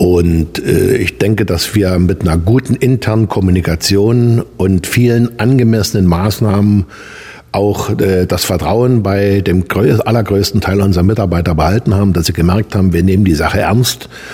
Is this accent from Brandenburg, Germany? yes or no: no; Görlitz, Saxony, Germany; Auch meine Heimatstadt Görlitz an der Neiße ist immer ein bisschen was Besonderes.